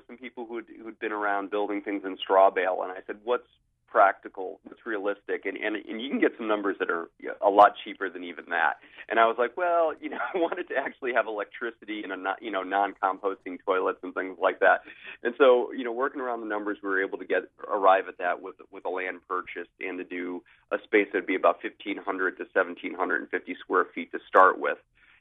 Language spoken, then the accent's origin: English; Naugatuck, Connecticut, United States; my grandmother has kept a small plot of wheat when she was alive back when I was growing up in Naugatuck, Connecticut.